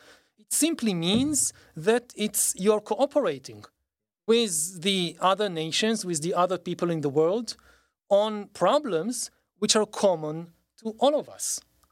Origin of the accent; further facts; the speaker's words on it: Israel; English is a second language; I think about myself as a kid, so growing up in Israel, so I got all these messages that Israel is the greatest country in the world